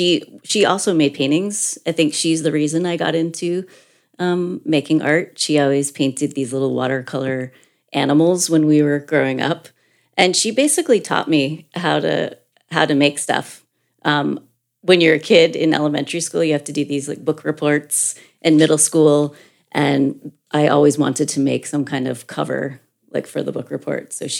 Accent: Brewster, Massachusetts, United States; I grew up in Brewster. I'm in my hometown.

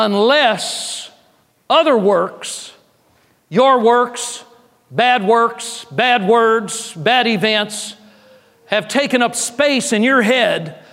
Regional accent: Los Angeles, California, United States; now in Arlington, United States; It's that way up in the Arlington, Dallas, Fort Worth area where I live too. I grew up in Los Angeles, so I've been familiar, or near Los Angeles.

